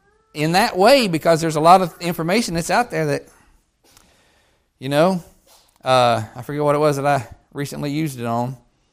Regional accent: Tennessee, United States; also born or lived in Kentucky; I come from Kentucky. I'm raised in East Tennessee, but over in the hills, there's them feuds.

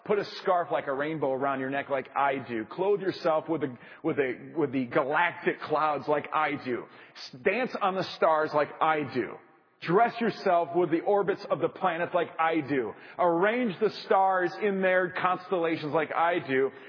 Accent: Wisconsin, United States; But my silly self, I'm from Wisconsin.

